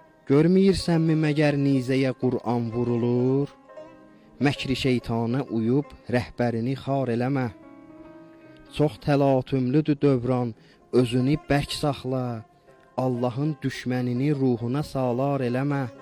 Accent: Baku, Azerbaijan; Azərbaycandan gəlmişik, Bakıdan gəlmişik.

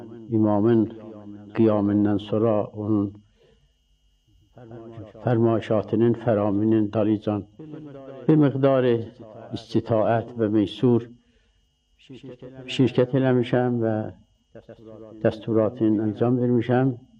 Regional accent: Mianeh, East Azerbaijan, Iran; now in Qom, Iran; Mən Miyanalıyam … … və müqəddimatı Miyanada Əsatid Üləmanın məhzərində oxumuşam.

